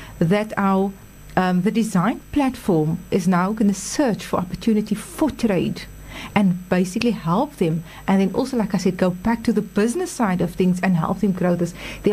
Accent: South Africa; So we're South African, and we need to be proud of that. And then you wear proudly South Africa.

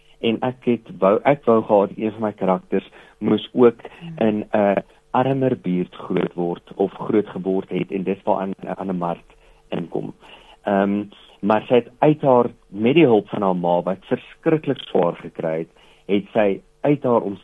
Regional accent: Polokwane, Limpopo, South Africa; Pietersburg het nou nie die grootste biblioteek in die wêreld nie. Waar ek groot geword het in Polokwane.

